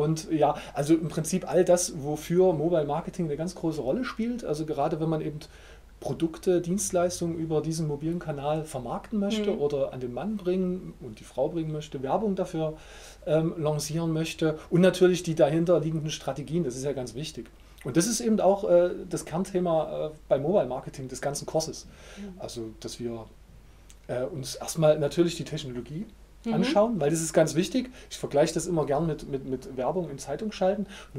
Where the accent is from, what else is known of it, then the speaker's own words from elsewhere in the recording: Dresden, Saxony, Germany; born there; now in Leipzig, Germany; Ich komme gebürtig aus Dresden, lebe schon seit einigen Jahren jetzt in Leipzig, habe auch hier studiert in beiden Städten, alte Geschichte, Latein und Sportmanagement.